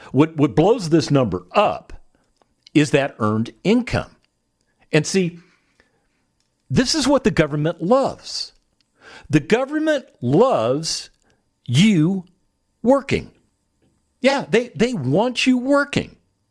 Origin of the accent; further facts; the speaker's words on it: United States; And as an American, I have the First Amendment and I can criticize at will.